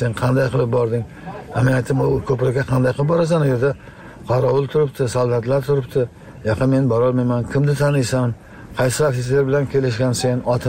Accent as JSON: {"language": "Uzbek", "country": "Tajikistan", "moved": "yes", "lives_now": "Uzbekistan", "said": "1997-yil oilaviy biz Xatlon viloyatidan Surxondaryo viloyatining Jahron tumaniga ko'chib keldik."}